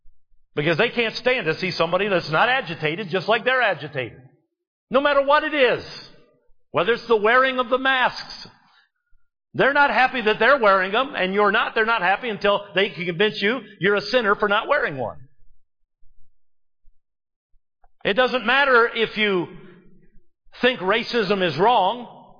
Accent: Michigan, United States; I grew up near Detroit. I remember walking out in our suburbs that were 7 miles from downtown.

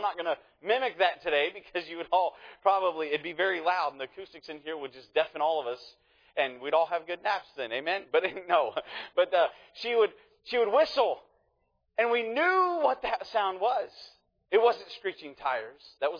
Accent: Dayton, Ohio, United States; And I grew up in around Dayton, and in Ohio, I believe we don't have much of an accent, okay? And we are now based out of Kentucky

